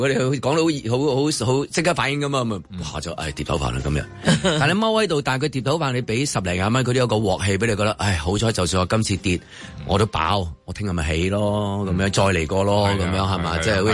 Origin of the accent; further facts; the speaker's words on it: Guangdong, China; 譬如我哋广东人好多嗰啲同镬字有关嘅